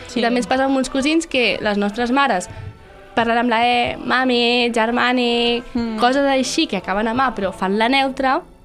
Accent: Catalonia, Spain; Que som del Camp de Tarragona. Som de neutres.

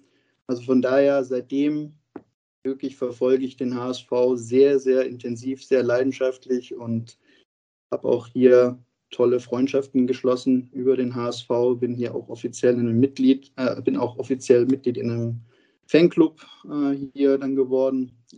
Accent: Baden-Württemberg, Germany; aufgewachsen bin ich ganz im Süden von Deutschland, eigentlich quasi an der Schweizer Grenze. Und der nächstgelegene Ort ist eher, oder die nächstgrößere Bundesligastadt ist natürlich Freiburg oder eben Stuttgart.

